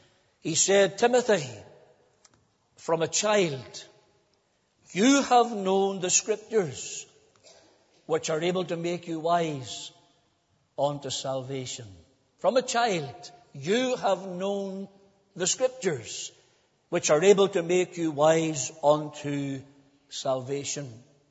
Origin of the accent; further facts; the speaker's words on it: Cookstown, Northern Ireland, United Kingdom; in my estate where I was brought up in Cookstown.